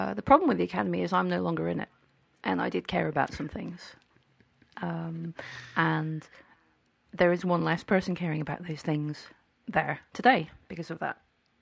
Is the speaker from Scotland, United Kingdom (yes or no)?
yes; Scotland, United Kingdom; Scotland, originally.